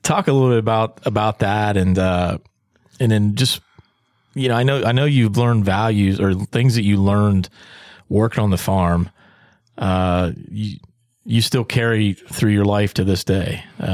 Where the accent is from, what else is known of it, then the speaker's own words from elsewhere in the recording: Gallipolis, Ohio, United States; And it's an honor to say that I'm from the same hometown as her.